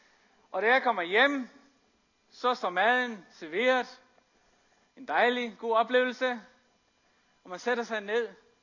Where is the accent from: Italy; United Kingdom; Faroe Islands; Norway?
Faroe Islands; Fordi jeg er født og opvokset på Færøerne